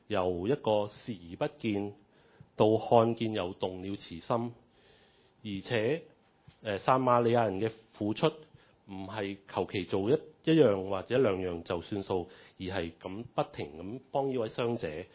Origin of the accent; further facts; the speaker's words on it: Hong Kong; 我諗對於我哋香港人嚟講